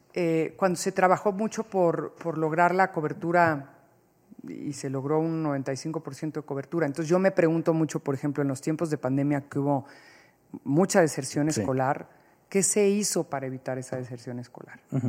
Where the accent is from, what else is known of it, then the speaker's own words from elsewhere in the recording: Veracruz, Mexico; Nosotros somos … de Veracruz.